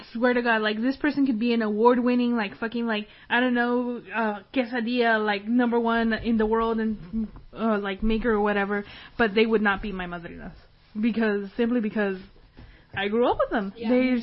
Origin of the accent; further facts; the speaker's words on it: United States; I'm American because I've been to Guatemala and I can now definitely say